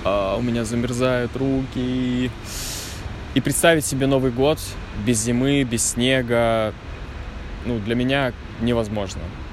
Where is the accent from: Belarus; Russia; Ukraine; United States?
Russia; Novosibirsk, Novosibirsk Oblast; now in Saint Petersburg, Russia; я вообще из Новосибирска, у нас уже в октябре-ноябре выпадает снег иногда, поэтому осень у нас довольно короткая